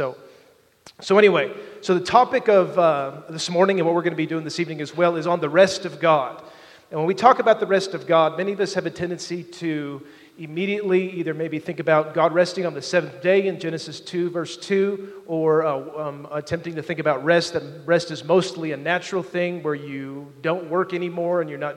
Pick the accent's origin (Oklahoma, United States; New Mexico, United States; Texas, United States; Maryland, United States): New Mexico, United States; Roswell; now in Kansas City, United States; I am originally from Roswell, New Mexico.